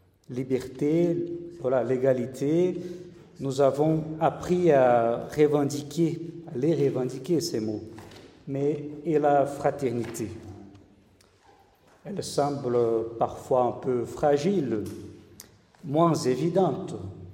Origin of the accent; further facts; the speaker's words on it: Brazil; French is a second language; now in Toulouse, France; je suis pasteur de l'Église protestante unie de France, voilà, ici à Toulouse. Et mon accent me dénonce, moi je suis brésilien.